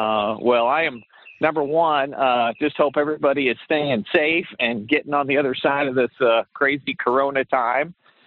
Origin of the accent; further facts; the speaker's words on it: Stillwater, Oklahoma, United States; And, born and raised in Stillwater, Oklahoma, as you mentioned in my intro, and just had a leave it to beaver upbringing.